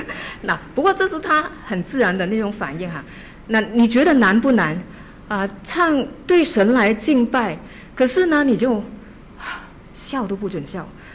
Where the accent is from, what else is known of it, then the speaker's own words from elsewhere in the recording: China; 我们中国人比较含蓄哈，很多时候我们觉得自己唱歌不好听，甚至觉得自己五音不全，我们就不敢唱哈。